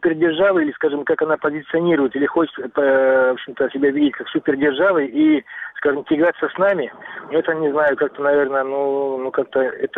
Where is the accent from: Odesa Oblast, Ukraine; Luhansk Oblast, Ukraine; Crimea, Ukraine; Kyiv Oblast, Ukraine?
Crimea, Ukraine; Я сам тогда рос в Крыму, мне было 9 лет, когда мы сюда приехали в Крым, 69-й и дальше сюда вот годы.